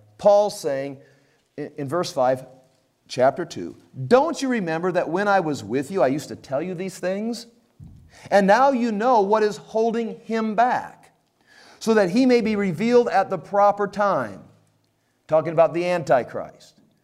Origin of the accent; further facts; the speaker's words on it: United States; as an American, I see us having some problems.